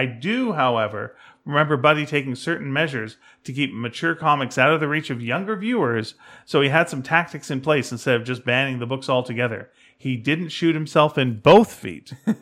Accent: Canada; got to say that, because we're Canadian

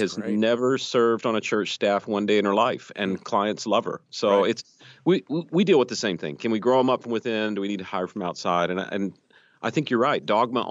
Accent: North Carolina, United States; Now, having said that, I grew up in Western North Carolina, like deep in the woods.

